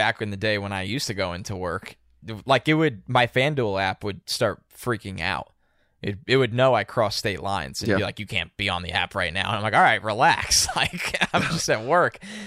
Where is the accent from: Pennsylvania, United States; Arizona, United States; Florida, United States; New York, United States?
New York, United States; I actually grew up a little bit more than 30 minutes away from West Point, so they are my hometown college football team.